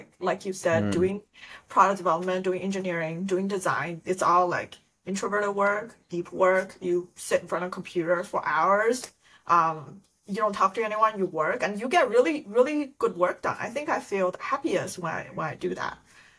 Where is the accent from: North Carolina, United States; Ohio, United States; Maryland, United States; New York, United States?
Maryland, United States; I'm actually from Maryland, so it's good